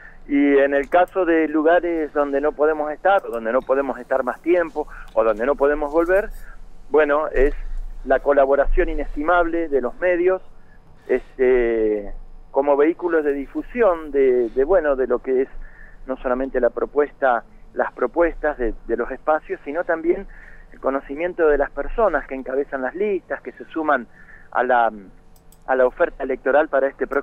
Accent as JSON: {"language": "Spanish", "region": "Santa Fe", "country": "Argentina", "tie": "born or raised there", "also_born_or_lived": "Entre Ríos", "moved": "yes", "lives_now": "Río Negro, Argentina", "said": "yo soy santafesino de nacimiento, viví prácticamente la mitad de mi vida por allá, por aquellos lados."}